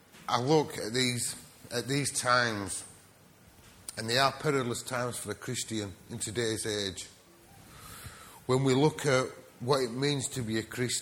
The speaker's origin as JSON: {"language": "English", "town": "Bradford", "region": "Yorkshire and the Humber", "country": "United Kingdom", "said": "I'm from Bradford."}